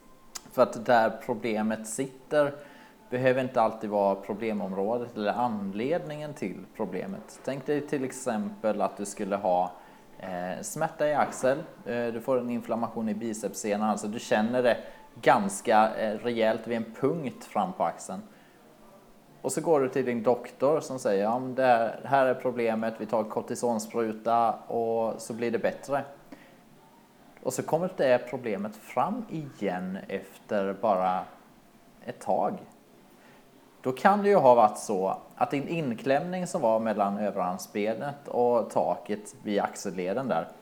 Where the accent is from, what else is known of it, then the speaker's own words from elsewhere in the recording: Alstermo, Kronoberg County, Sweden; jag är från början från Småland, ner från Alstermo, ett litet samhälle där. Mycket stolt över detta.